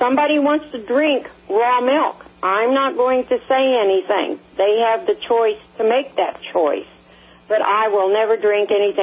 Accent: Indiana, United States; I was born and raised in Indiana, lived on a farm.

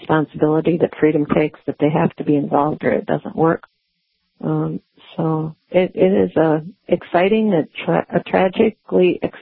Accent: United States; It was a fantastic breath of fresh air for being an American.

